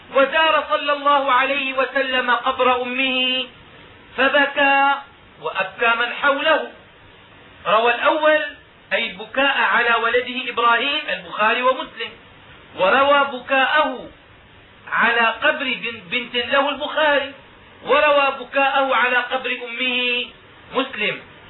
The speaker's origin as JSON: {"language": "Arabic", "town": "Damascus", "region": "Damascus Governorate", "country": "Syria", "said": "وهكذا كان يفعل العلماء عندنا في دمشق"}